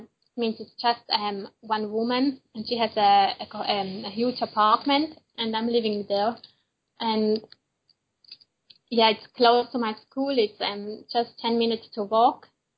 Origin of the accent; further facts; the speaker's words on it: Switzerland; now in Buenos Aires, Argentina; It's really different because Buenos Aires is a huge city and my hometown is just a small village.